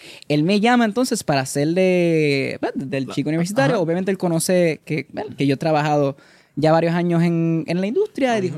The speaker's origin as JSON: {"language": "Spanish", "country": "Puerto Rico", "said": "nosotros como puertorriqueños nos apoyamos"}